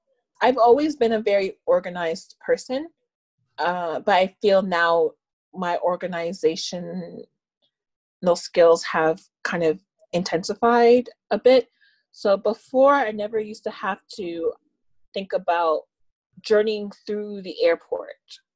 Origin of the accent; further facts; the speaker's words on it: Scarborough, Ontario, Canada; I'm from Scarborough, Ontario, which is a suburb in Toronto.